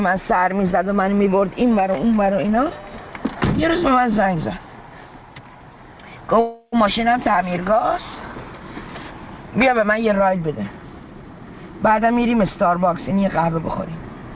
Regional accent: Kuwait; من تو کویت بزرگ شدم عربی بلدم

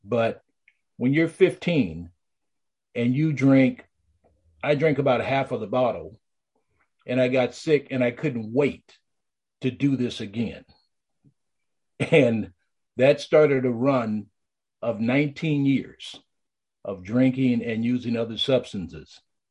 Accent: Oakland, California, United States; also born or lived in East St. Louis; Okay, so I was born in East St. Louis, Missouri, and it must be some East thing going on because I was raised in East Oakland in California.

